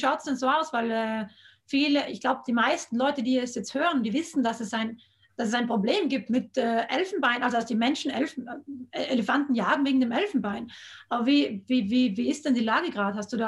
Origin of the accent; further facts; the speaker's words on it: Trentino-Alto Adige, Italy; das ist bei uns in Südtirol ist gerade das Thema Tierschutz in der Verfassung zu groß